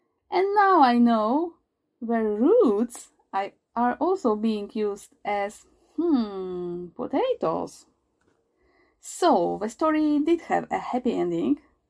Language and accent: English; Poland; English is a second language; now in Japan; I'm from Poland and I live in Japan.